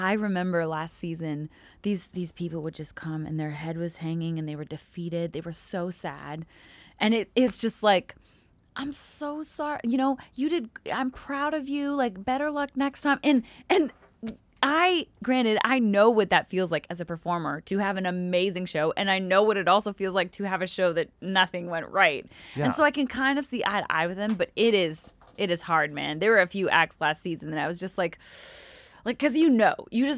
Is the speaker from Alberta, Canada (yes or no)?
yes; Calgary, Alberta, Canada; Canada, actually, where I am originally from. I'm from Calgary